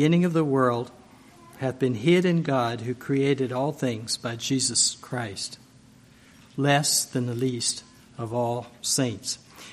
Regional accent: United States; born there; I was born on Berry Mountain, which was a mountain in Madison County, not too far from Mountain View Nursing Home, actually.

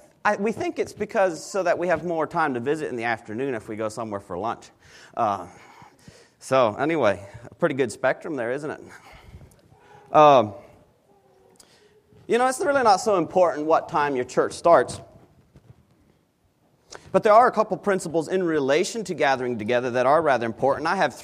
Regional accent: Paraguay; Being born and raised in Paraguay, we started at 8:30 down there

